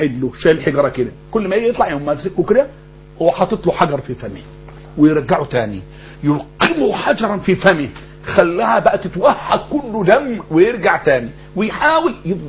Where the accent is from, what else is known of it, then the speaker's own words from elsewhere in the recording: Egypt; شوف اشتغل بالربا اللي بيسمى الحريقة عندنا في مصر